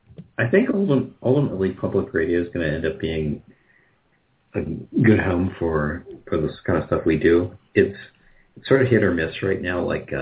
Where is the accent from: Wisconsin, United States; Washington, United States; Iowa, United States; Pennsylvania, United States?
Pennsylvania, United States; My hometown in Pennsylvania, the public radio station there won't carry the show.